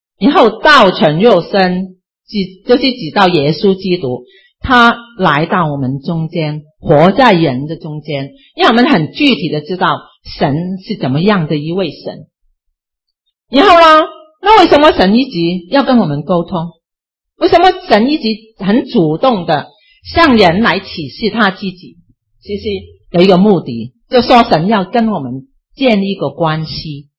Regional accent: Hong Kong; first language Cantonese; Chinese is a second language; 你就知道我是大概是从香港来的广东人，所以我讲国语呢，

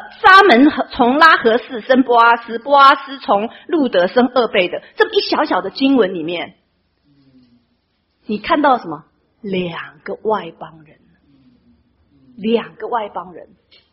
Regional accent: China; 今天是普尔节，也是我们中国人的元宵节

